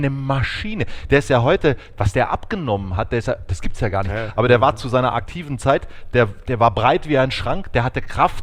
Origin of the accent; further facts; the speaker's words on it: Aachen, North Rhine-Westphalia, Germany; also born or lived in Düren; Ich bin tatsächlich geboren in Düren und bin aber aufgewachsen in Aachen. Das heißt, meine Eltern stammen aus der Eifel, aus der tiefsten Eifel.